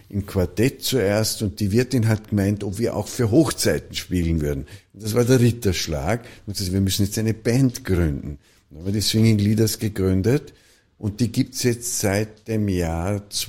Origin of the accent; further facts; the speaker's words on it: Vorarlberg, Austria; habe bei der Blasmusik in Vorarlberg, in einem Dorf in Nützeders, wo ich aufgewachsen bin, gespielt